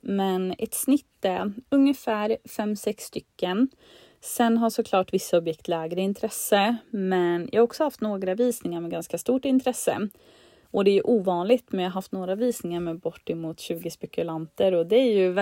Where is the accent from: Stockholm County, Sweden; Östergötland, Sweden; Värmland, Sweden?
Värmland, Sweden; Ja, men jag är född och uppvuxen i Värmland först och främst, så att jag har familjen och alla vänner här.